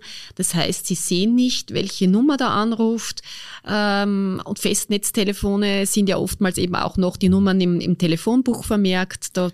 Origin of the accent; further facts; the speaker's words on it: Upper Austria, Austria; bei uns in Oberösterreich.